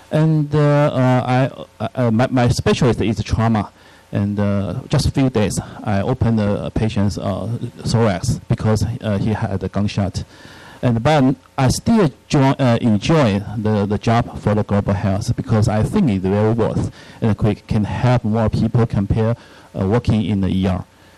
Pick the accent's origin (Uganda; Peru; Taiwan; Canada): Taiwan; English is a second language; from Taiwan.